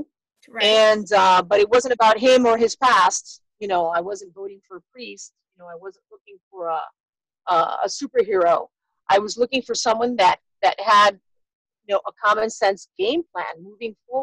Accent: Miami, Florida, United States; I was born in Miami, Florida, born and raised, graduated from Miami Senior High School. I don't think there's anything more Miamian than that.

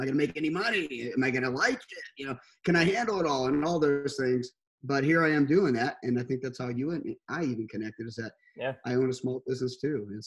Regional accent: Pittsburgh, Pennsylvania, United States; So I'm from Pittsburgh. So I'm a big Steeler fan, Pirate fan, Penguin fan, all that stuff.

